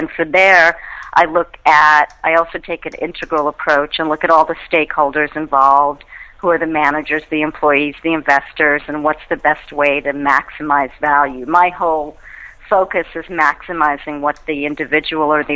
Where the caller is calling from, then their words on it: Santa Monica, California, United States; I'm calling in from sunny Santa Monica.